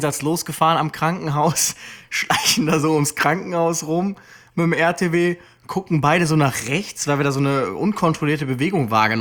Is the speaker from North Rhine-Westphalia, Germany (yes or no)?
yes; Aachen, North Rhine-Westphalia, Germany; Also es gibt in meiner Heimatstadt in Aachen einen Löschzug von der Freiwilligen Feuerwehr.